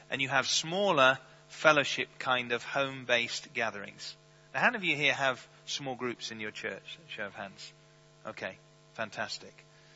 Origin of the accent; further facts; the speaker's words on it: United Kingdom; So as a British pastor, I have to take the risk